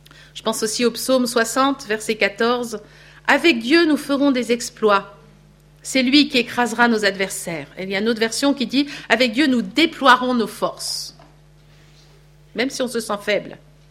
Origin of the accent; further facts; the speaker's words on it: France; Crois, c'est déjà pas facile, mais alors obéir, n'en parlons pas, on est français en plus, hein?